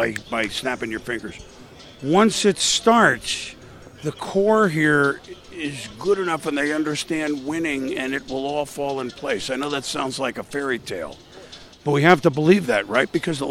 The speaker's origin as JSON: {"language": "English", "region": "East", "country": "United States", "tie": "born or raised there", "said": "Man, I grew up in the East. I'm not really old enough for the New York Giants."}